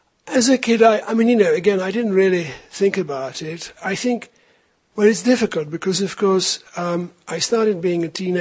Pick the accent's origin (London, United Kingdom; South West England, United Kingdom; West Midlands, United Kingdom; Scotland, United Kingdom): London, United Kingdom; born there; The story is that I was born in London. I was born in May 1948.